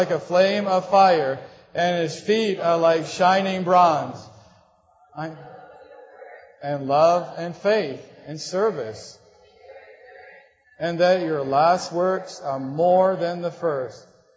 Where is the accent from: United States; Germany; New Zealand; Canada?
New Zealand; Recently, I went back to New Zealand, to my hometown. I was just there a few weeks ago, driving by some of the old places where I used to be.